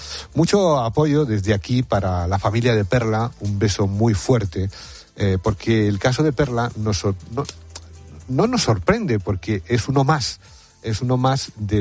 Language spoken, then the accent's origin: Spanish; Madrid, Community of Madrid, Spain; para los que somos madrileños de pura cepa, fíjate, mis abuelos vivían en el campillo del Mundo Nuevo.